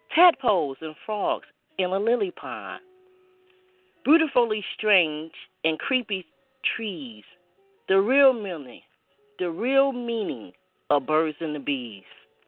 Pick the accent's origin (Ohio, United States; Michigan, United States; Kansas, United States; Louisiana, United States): Michigan, United States; And I'm originally from Michigan, which my mom is actually on the line now. She's from Michigan.